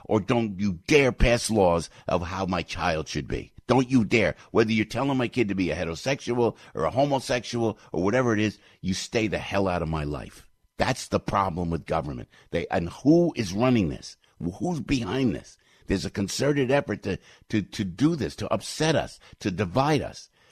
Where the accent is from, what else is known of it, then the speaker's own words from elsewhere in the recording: United States; We're from New York, from New Jersey.